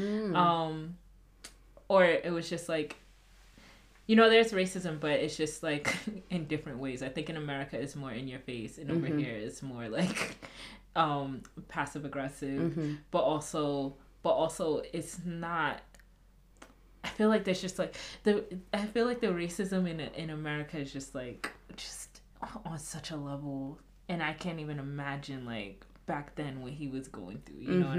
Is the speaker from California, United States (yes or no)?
no; New York, United States; Honestly, no one hustles like a New Yorker. I'm clearly a New Yorker.